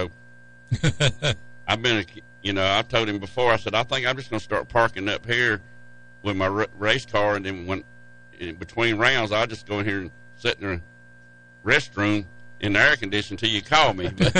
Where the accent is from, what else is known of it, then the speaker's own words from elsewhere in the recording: Cowpens, South Carolina, United States; And Cook's Transmissions out of Cowpens. All right. My hometown, Cowpens.